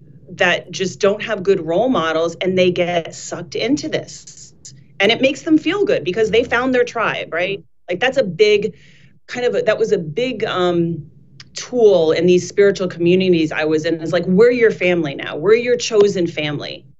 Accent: United States; Like, we are American. We should be proud.

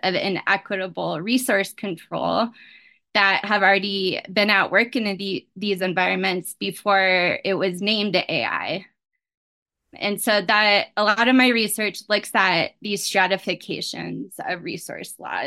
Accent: Littleton, Colorado, United States; I'm here in Colorado. I grew up in Colorado, Littleton, Colorado. A lot of us grew up in rural environments.

